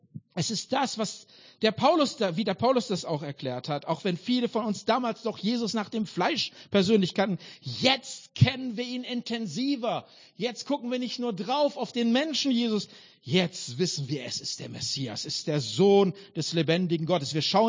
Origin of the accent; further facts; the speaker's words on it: North Rhine-Westphalia, Germany; es gab nur eine Gemeinde damals im Ruhrpott, wo ich groß geworden bin